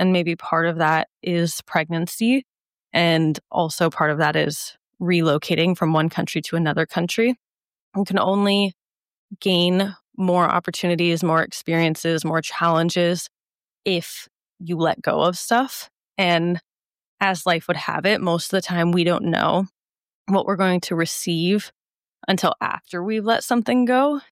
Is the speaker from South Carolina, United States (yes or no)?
no; Omaha, Nebraska, United States; because Omaha will always be my hometown. It's where I'm from. It has my heart.